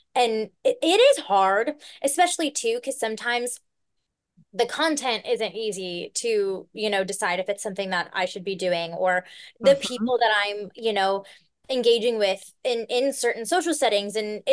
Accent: the South, United States; you see me, you hear me say 2 words, you recognize I'm from the South.

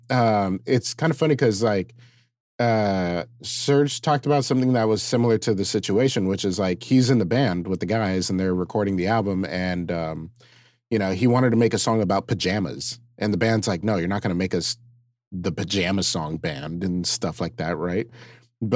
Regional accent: Eagle Rock, California, United States; now in Orange County, United States; just opened up a coffee shop in Eagle Rock, my hometown.

